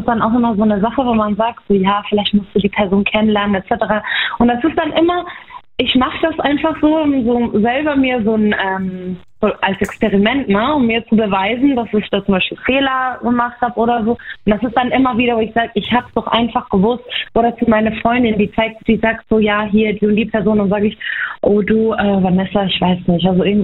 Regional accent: Baumholder, Rhineland-Palatinate, Germany; Ich bin aus der Pfalz, aus Baumholder.

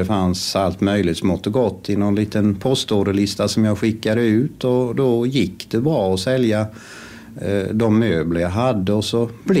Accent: Kronoberg County, Sweden; det fanns ju en hel del möbelfabriker i trakten kring sjön Möcken där jag är uppvuxen.

